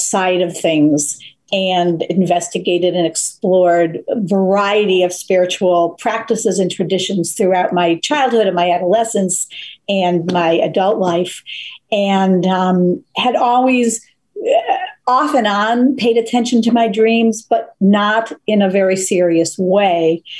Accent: Buffalo, New York, United States; now in Boston, United States; I'm from Buffalo, New York originally. Mm-hmm. And then when I came back to the States, I moved to Boston, where I live now.

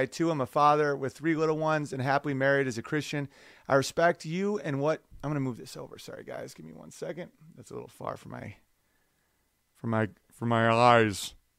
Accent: North Dakota, United States; I'm from North Dakota, and a hot topic for debate up here is soybeans.

